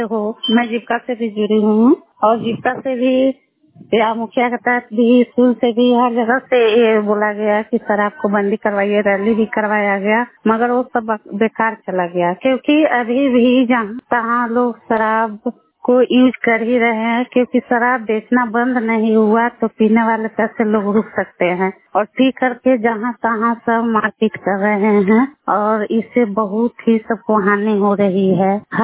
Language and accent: Hindi; Bihar, India; बकरोहर पंचायत से हूँ